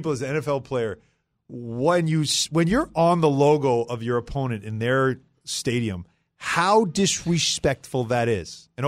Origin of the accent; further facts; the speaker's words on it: New York City, New York, United States; Growing up in Spanish Harlem.